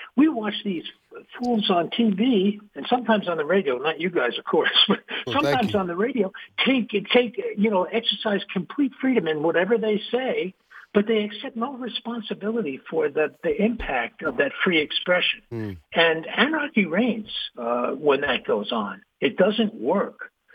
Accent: New York, United States; I'm from New York originally, about 40 miles out on the North Shore of Long Island.

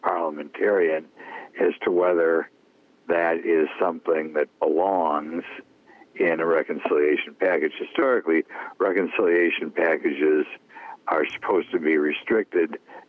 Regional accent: Wisconsin, United States; of course, I'm from Wisconsin, so I'm only a little bit prejudiced

